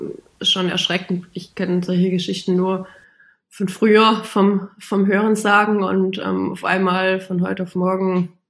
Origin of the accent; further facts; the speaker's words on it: Baiersbronn, Baden-Württemberg, Germany; Daher habe ich mich dann doch entschieden, meine Heimat in Baiersbronn zu verlassen. Aber nichtsdestotrotz bin ich trotzdem noch Baiersbronnerin und komme sehr, sehr gerne immer wieder heim.